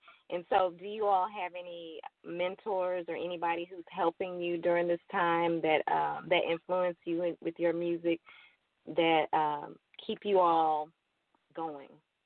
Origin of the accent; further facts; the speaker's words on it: Baltimore, Maryland, United States; I'm from Baltimore, Maryland.